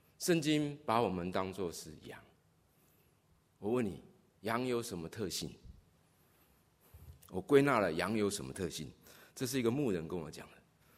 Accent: New York, United States; 我从纽约来的。

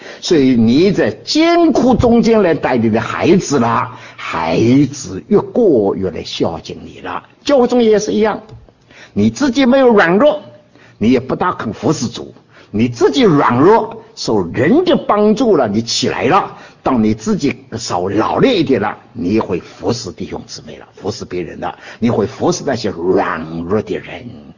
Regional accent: Dinghai, Zhejiang, China; 我年幼的时候在定海长大，所以定海的话呢，每一年大概九月十月燕子就飞过来了

